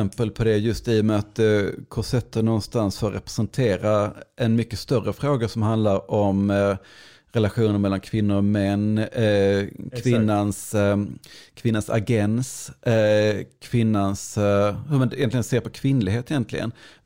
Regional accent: Skåne, Sweden; fick jag lära mig som skåning

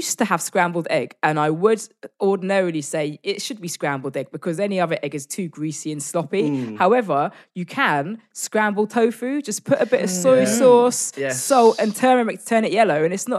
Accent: India; Particularly being Indian, I mean, you go to an Indian restaurant, the meat is... second, it's not the star of the show ever.

